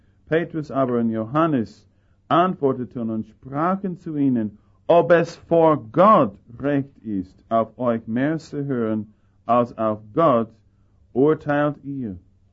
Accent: Austria; Und besonders Leute aus die Bauernleute und so weiter bei uns in Österreich, wenn sie an einem vorbeigehen, der einen Doktortitel hat

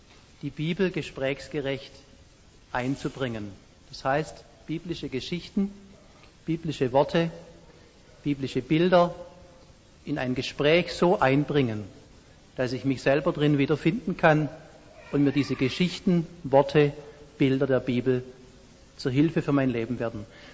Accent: Baden-Württemberg, Germany; kurz vor meiner Heimatstadt Harthausen-Goxen, bin ich gestürzt

